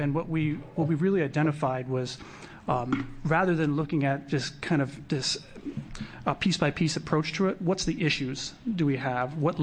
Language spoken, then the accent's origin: English; New Jersey, United States; also born or lived in Tennessee / Arizona; I grew up in New Jersey. I spent about 5 years in the military in the South Tennessee area, so I understand those.